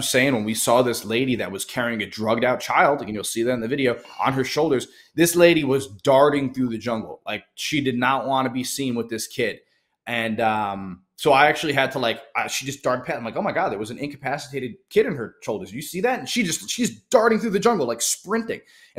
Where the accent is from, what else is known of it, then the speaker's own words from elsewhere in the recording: United States; And then when they find out I'm an American, they want nothing to do with me.